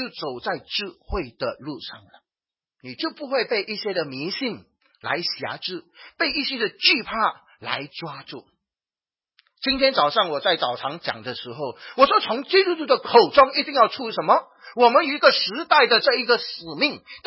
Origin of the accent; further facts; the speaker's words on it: Singapore; 我们新加坡人很怕死的，我不知道国内的人怕死吗？